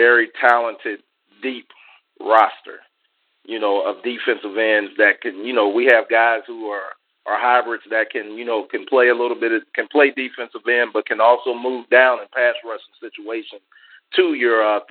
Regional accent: Maryland, United States; also born or lived in Ohio; I'm from Ohio as well, but relocated to Maryland for a while and kind of grew up out that way.

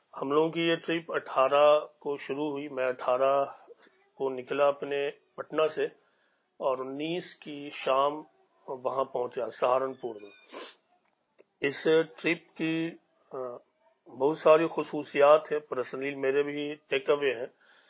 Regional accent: Patna, Bihar, India; اور میں بہار پٹنہ سے تعلق رکھتا ہوں.

